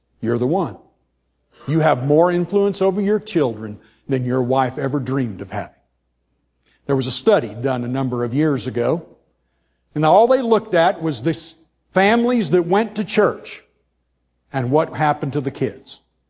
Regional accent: California, United States; I grew up in California. It was not like here. 90 kids in a class.

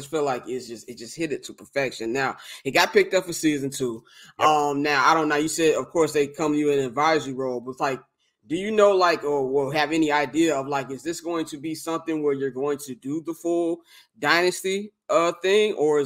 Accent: Chicago, Illinois, United States; Like outside of Michael Jordan, obviously I'm from Chicago

